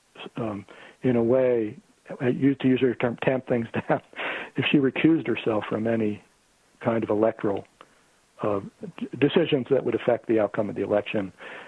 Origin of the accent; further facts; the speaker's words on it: Pennsylvania, United States; And let's say it all comes down to my home state of Pennsylvania.